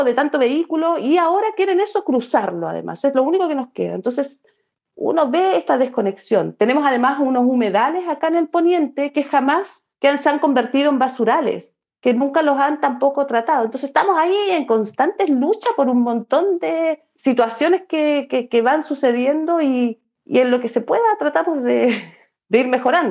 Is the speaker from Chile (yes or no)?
yes; Chile; salimos a las calles para tratar de que tuviéramos ese derecho como chilenos